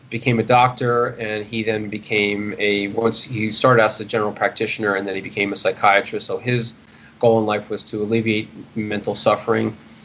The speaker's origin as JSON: {"language": "English", "town": "Queens", "region": "New York", "country": "United States", "tie": "born or raised there", "said": "Grew up in Forest Hills, Queens, not too far from Citi Field."}